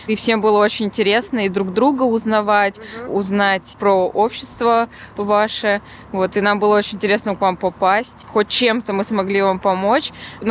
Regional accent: Nizhny Novgorod, Nizhny Novgorod Oblast, Russia; Я из Нижнего Новгорода

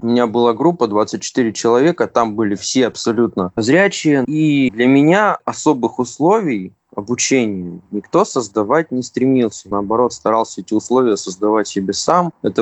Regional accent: Yekaterinburg, Sverdlovsk Oblast, Russia; now in Khabarovsk, Russia; 30 лет, сам родом из Екатеринбурга, на данный момент проживаю в Хабаровске.

